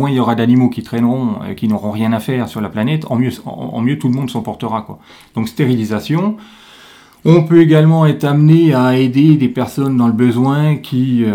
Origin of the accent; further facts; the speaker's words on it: France; chez nous, on a des chiens, enfin chez nous en France